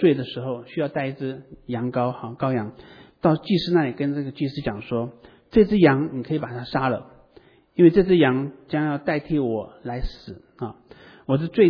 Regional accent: China; 我们中国人以前古代的时候，当他们献祭的时候，他们献的是牛羊，对不对？

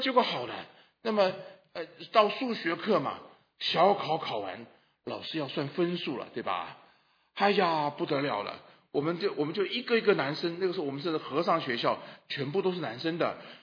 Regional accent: China; 我们中国人最喜欢搞这个

